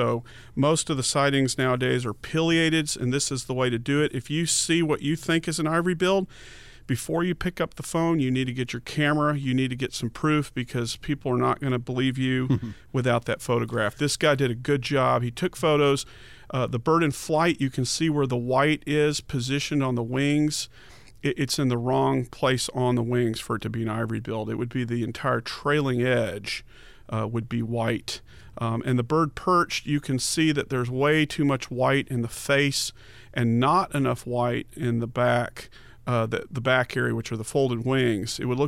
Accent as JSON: {"language": "English", "town": "Dallas", "region": "Texas", "country": "United States", "tie": "born or raised there", "said": "So I remember going back when growing up in Dallas, going to the public library at Preston Royal"}